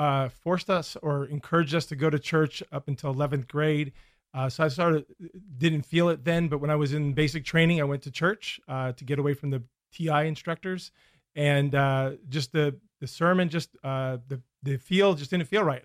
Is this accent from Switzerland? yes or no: no; Nanticoke, Pennsylvania, United States; Northeast Pennsylvania, small town outside the Poconos called Nanticoke.